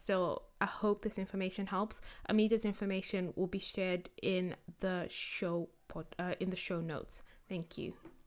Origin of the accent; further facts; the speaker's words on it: Zimbabwe; I'm from Africa, I'm originally from Zimbabwe, which is in Africa